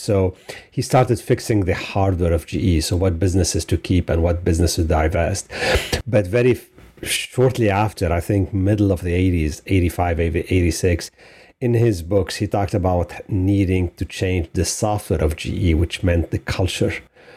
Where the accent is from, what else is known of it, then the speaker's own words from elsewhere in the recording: Lebanon; also born or lived in France; I grew up in Lebanon, moved to France, did my second engineering degree in France